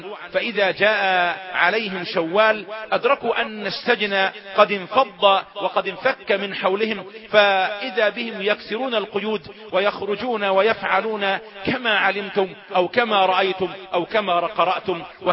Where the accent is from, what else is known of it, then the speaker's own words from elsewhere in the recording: Suez, Suez Governorate, Egypt; ونقول في بلدنا السويس أيضا